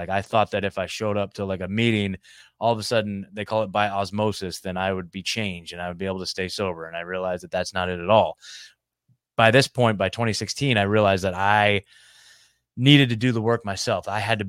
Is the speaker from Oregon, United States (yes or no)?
yes; Oregon, United States; Well, I was born in Portland, Oregon, and then grew up a little bit outside, like maybe an hour southwest of Portland in a smaller town, and grew up there, spent my whole life there, graduated high school.